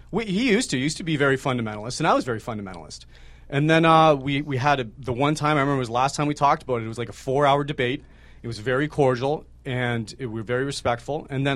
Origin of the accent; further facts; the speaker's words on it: Ontario, Canada; I'm from Southern Ontario.